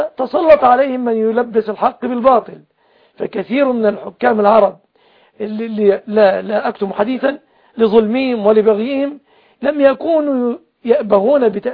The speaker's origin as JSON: {"language": "Arabic", "town": "Mansoura", "region": "Dakahlia", "country": "Egypt", "said": "أنا من المنصورة"}